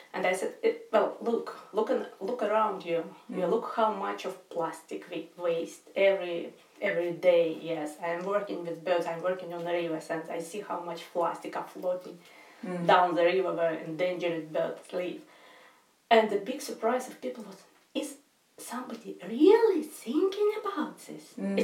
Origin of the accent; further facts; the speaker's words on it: Magadan, Magadan Oblast, Russia; and I'm from Russia. And I live at the moment, I live in the remote city of Magadan on the Pacific coast of Russia.